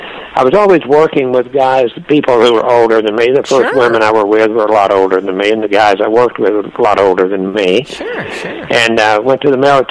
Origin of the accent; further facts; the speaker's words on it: Texas, United States; I grew up in poverty in Texas.